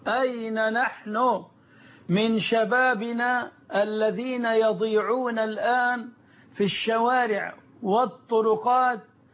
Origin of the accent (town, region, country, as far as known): Egypt